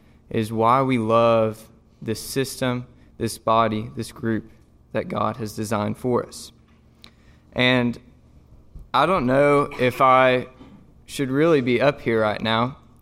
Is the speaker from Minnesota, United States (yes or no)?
no; Marion, Kentucky, United States; I'm originally from Marion, Kentucky. It's a small town in Western Kentucky, and my parents were the caretakers at Western Kentucky Youth Camp. We lived there for 5 years, and I lived in Marion my whole life